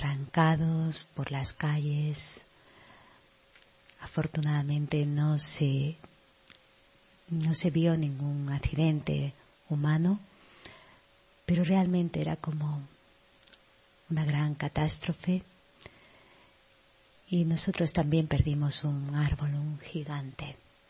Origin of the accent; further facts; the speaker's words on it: Seville, Andalusia, Spain; El otro día hubo un suceso en Sevilla, de donde vengo.